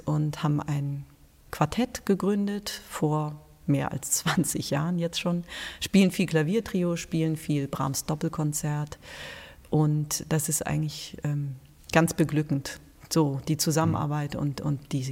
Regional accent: Hamburg, Germany; now in Bremen, Germany; Also ich bin ja Wahlbremerin und verrate meine Heimatstadt sehr gerne, weil ich hier wirklich es ganz herrlich finde und auf keinen Fall wieder zurückgehen wollen würde nach Hamburg.

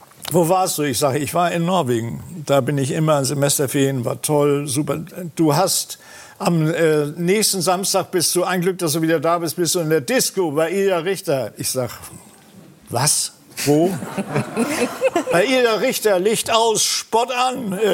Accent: Hamburg, Germany; Und ich war aus Hamburg.

